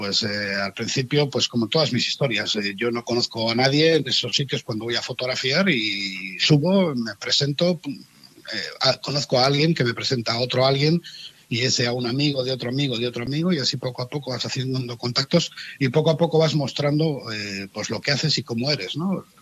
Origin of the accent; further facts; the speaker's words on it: Cantabria, Spain; volver aquí a Santander o a Cantabria y hacer un trabajo en mi tierra y mostrarlo en mi tierra